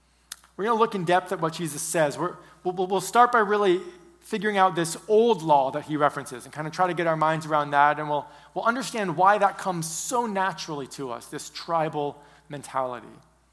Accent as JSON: {"language": "English", "region": "California", "country": "United States", "lives_now": "Texas, United States", "said": "Here we are, Californians in Texas, because that's another part of my identity. I'm a Californian."}